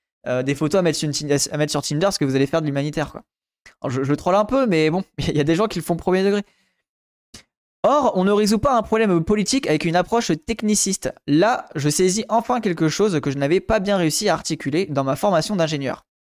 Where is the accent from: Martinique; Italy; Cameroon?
Martinique; moved away as an adult; J'ai grandi en Martinique où j'ai passé les 18 premières années de ma vie.